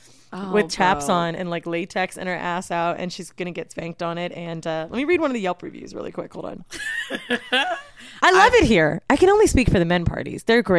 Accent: San Francisco, California, United States; born there; I was born in San Fran, dude.

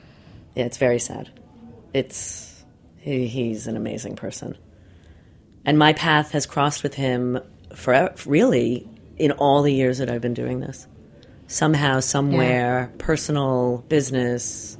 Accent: Brooklyn, New York, United States; born there; Well, I was born in Brooklyn, so I'll say Manhattan.

